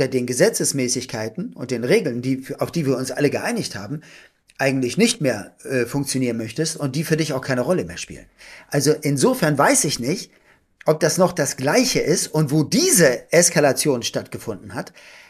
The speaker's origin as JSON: {"language": "German", "region": "Hamburg", "country": "Germany", "said": "Und ich komme aus Hamburg, das heißt, wir kommen aus Westdeutschland sozusagen."}